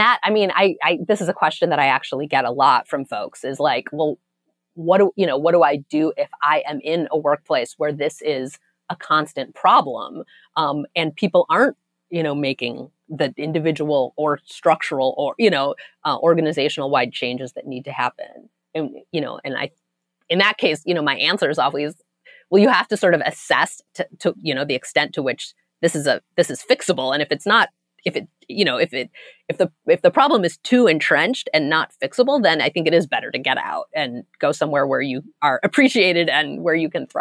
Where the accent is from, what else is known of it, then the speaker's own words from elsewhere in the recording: Berkeley, California, United States; this doesn't really apply to me because I grew up in Berkeley.